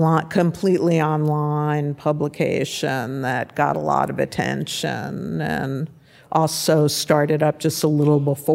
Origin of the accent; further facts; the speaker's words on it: New York, United States; And growing up in New York, my parents were huge New York Times readers. We got two subscriptions, home delivery of the paper